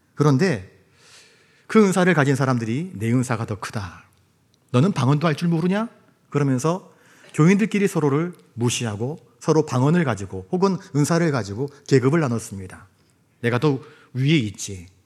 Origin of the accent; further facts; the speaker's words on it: Jeju, South Korea; 제 고향이 제주도거든요.